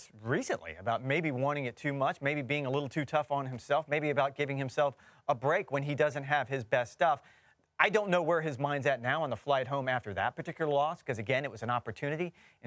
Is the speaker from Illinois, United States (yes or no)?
no; Florida, United States; No, I'm from Florida. I have no interest in even seeing snow.